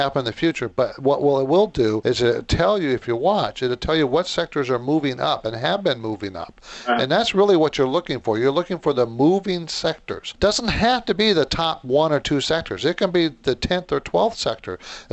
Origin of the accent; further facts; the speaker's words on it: San Diego, California, United States; I grew up in San Diego, so we all called it PB.